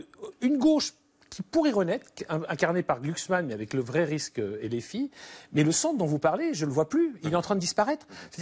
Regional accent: France; c'est parce que je suis Français que je comprends

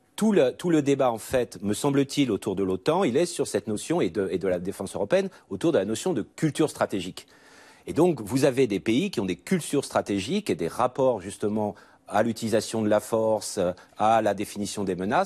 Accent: France; on peut tout à fait, en tant que Français, avoir cette vision du pilier européen

